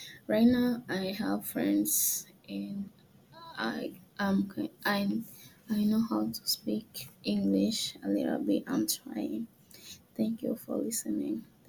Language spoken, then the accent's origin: English; Uganda; English is a second language; now in United States; We came from Uganda and other people from Burundi. We were so happy to be here in USA.